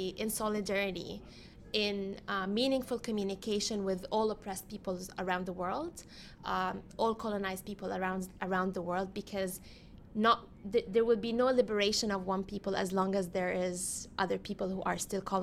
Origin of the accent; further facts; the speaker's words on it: Palestine; growing up in Palestine as an indigenous Palestinian person who lived under apartheid, under occupation, under colonization, and now I am a settler on this colonized land